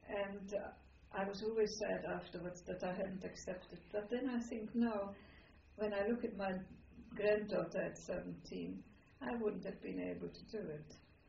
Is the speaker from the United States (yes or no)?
no; Czechia; moved away; I don't feel at home in Czechoslovakia. I mean, I went back to my hometown, which is of a grey colour